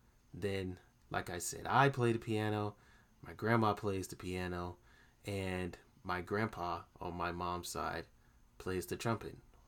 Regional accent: Atlanta, Georgia, United States; Oh, I also forgot to mention that I am from Atlanta, Georgia.

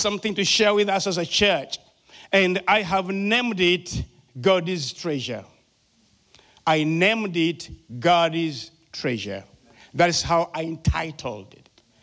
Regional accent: Uganda; accent: African; English is a second language; So I pray that you will be able to understand my good African accent. That is my prayer. Uganda was a British colony.

